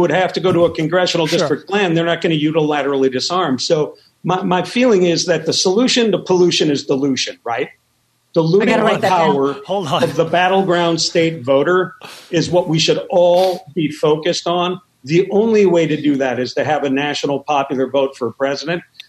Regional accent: Minnesota, United States; In my home state of Minnesota

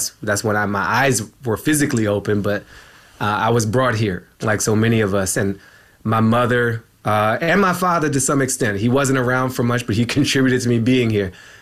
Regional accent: Washington, District of Columbia, United States; I was born in George Washington University Hospital, 7:39 p.m. September 11th, to my mother

